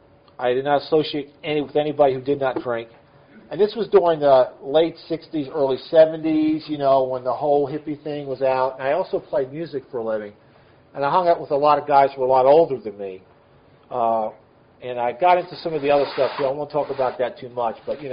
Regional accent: New York, United States; also born or lived in Valdosta, Georgia; I was born here in Valdosta, Georgia. And I grew up in New York. So I'm really slightly confused native. I'm Georgia, New York.

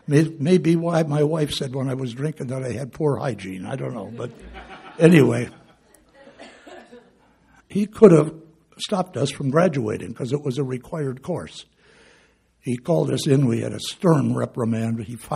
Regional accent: Cleveland, Ohio, United States; The legal drinking age in Ohio, I grew up in Cleveland, Ohio, in a suburb of Cleveland.

